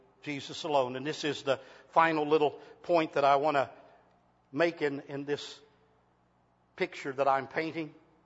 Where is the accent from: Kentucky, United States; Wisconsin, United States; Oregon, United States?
Kentucky, United States; When I grew up on Squabble Creek, when I grew up in the mountains, we walked out the creek hollow